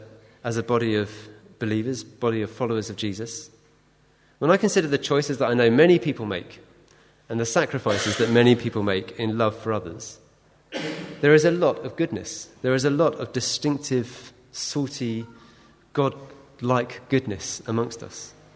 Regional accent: United Kingdom; I think our culture, being British, is to be understated.

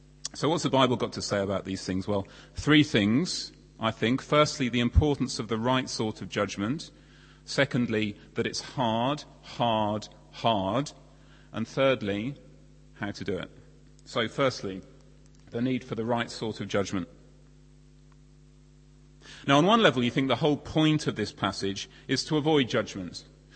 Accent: East of England, United Kingdom; when I grew up in Bedfordshire, the local trivial concerns were obscuring more important things.

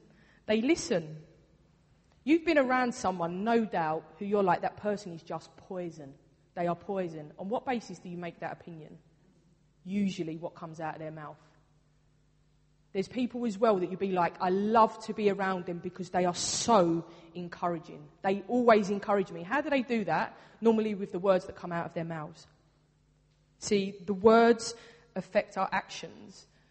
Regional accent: London, United Kingdom; I'm from the East End, and we have like this little bit of a mantra that you say what you think.

